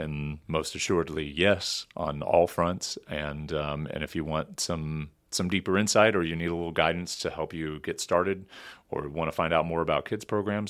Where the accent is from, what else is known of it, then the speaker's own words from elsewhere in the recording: United States; I'm a mutt, girl. I'm American.